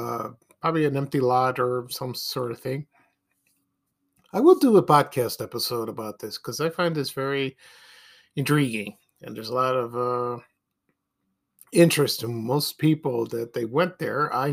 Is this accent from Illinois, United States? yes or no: yes; Chicago, Illinois, United States; I have a lot of memories of this particular mode of transportation when I was growing up in the Ashburn neighborhood, and a lot of people also who lived around my neighborhood did.